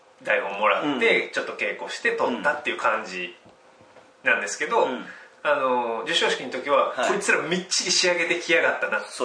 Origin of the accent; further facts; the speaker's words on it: Kyoto, Japan; やっぱり同じ京都人として。